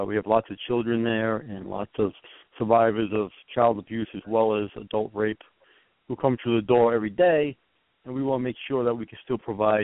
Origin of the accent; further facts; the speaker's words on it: New York, United States; now in Ohio, United States; I'm from New York originally, and in New York it's a normal name. But where I live in Ohio, nobody could say it at all.